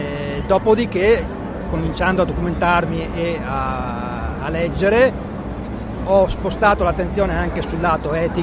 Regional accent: Vicenza, Veneto, Italy; Sono di Vicenza.

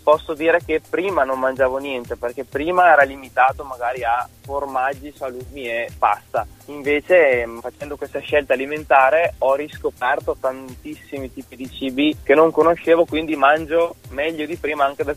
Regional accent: Verona, Veneto, Italy; intanto mi presento, ho 27 anni, vengo da Verona

